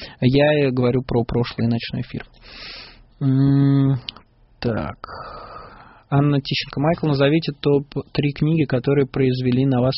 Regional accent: Russia; Я родился в России, всю жизнь здесь живу, мне здесь очень нравится. Я российский и русский патриот

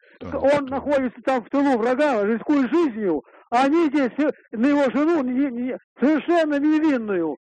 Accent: Saint Petersburg, Russia; Петербург.

